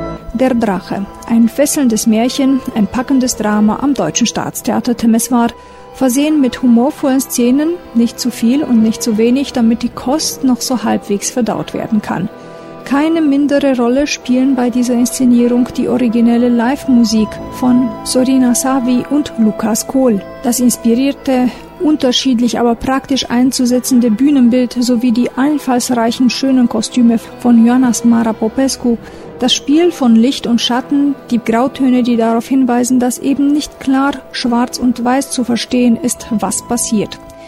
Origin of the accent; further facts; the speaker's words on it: Odesa, Odesa Oblast, Ukraine; moved away; Es ist viele Jahre her, dass ich Odessa verließ. Und ich bin um die halbe Welt gezogen. Trotzdem ist es meine Heimatstadt geblieben, meine Kindheit ist dort.